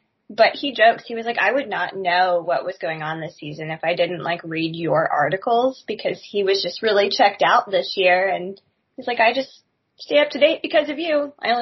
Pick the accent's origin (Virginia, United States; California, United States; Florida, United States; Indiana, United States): Indiana, United States; Indianapolis; My Aunt Jill, big Cubs fan, and I grew up in Indianapolis. So we got WGN, but we did not get White Sox games.